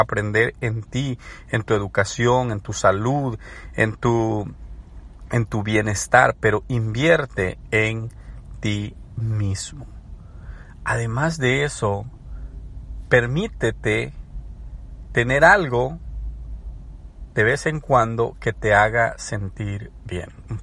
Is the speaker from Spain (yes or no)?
no; El Salvador; Ustedes saben que soy salvadoreño.